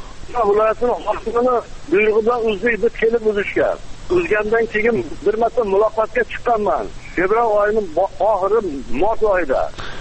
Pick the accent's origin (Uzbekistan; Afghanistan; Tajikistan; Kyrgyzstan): Uzbekistan; Marhamat, Andijan Region; born there; 1931 yil tug'ilganman. Yilim qo'y Marhamat tumanida.